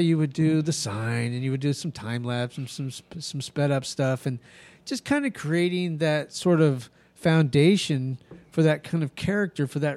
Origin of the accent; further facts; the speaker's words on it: Albuquerque, New Mexico, United States; You know, I grew up in Albuquerque. I am New Mexican, right? And she's like, you're what? And I go, I grew up in New Mexico.